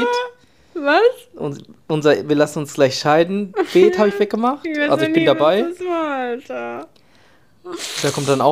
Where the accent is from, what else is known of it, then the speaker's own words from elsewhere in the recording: North Rhine-Westphalia, Germany; wir kommen aus dem Ruhrpott